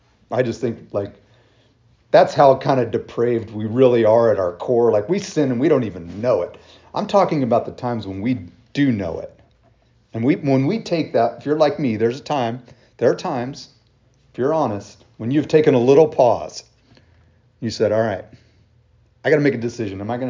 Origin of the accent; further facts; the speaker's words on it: Wyoming, United States; I grew up in Wyoming. Like, how in the world did I end up in West Virginia, of all places, in Pleasant Grove Baptist Church out in the middle of, you know, Preston County?